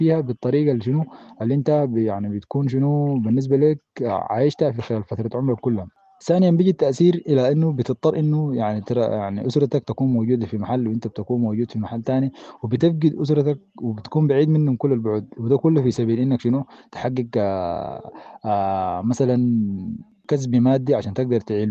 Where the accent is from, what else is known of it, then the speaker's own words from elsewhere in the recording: Sudan; في ظل الحرب التي عايشناها نحن كشعب سوداني في مختلف بقاع الأرض الحبيبة